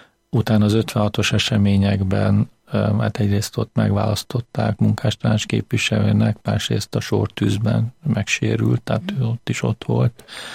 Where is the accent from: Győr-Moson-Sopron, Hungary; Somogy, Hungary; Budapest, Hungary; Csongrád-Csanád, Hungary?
Győr-Moson-Sopron, Hungary; Mosonmagyaróvár; born there; Mosonmagyaróváron születtem, ott is kereszteltek